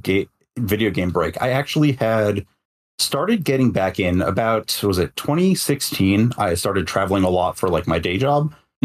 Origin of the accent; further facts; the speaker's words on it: Detroit, Michigan, United States; I had a plane ticket to a like large open tournament in my hometown, Detroit